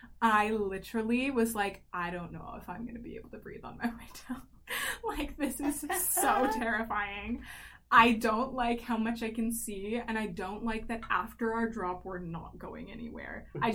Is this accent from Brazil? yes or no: no; Toronto, Ontario, Canada; So I because I grew up in Toronto